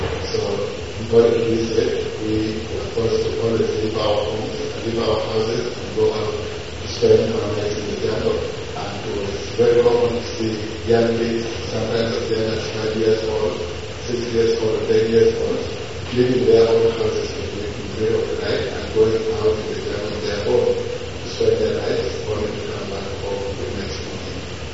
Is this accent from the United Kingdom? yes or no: no; Northern Region, Uganda; I was born in the Northern Uganda, grew up my entire time in the Northern Uganda, and I was about 4 years old